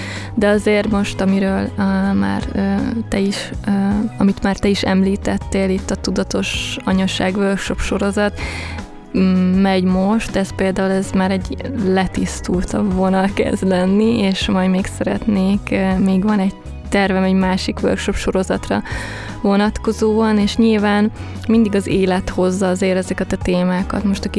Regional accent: Tata, Komárom-Esztergom, Hungary; ugye én tatai származású vagyok, tehát akkor hazautaztam egyszer anyukámhoz

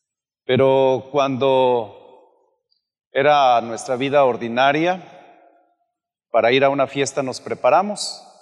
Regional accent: Guanajuato, Mexico; No se crea, soy de Guanajuato, no la traigo contra ellos

